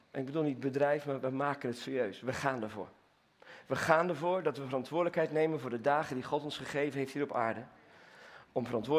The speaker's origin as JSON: {"language": "Dutch", "country": "Netherlands", "said": "Ik ben Nederlander, maar ik ben meer koninkrijkskind."}